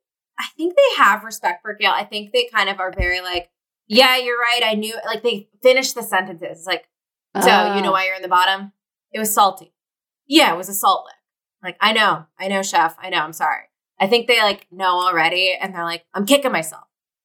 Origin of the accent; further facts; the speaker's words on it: Philadelphia, Pennsylvania, United States; Okay, I'm from Philly, so let's say they started off at like an Auntie Anne's.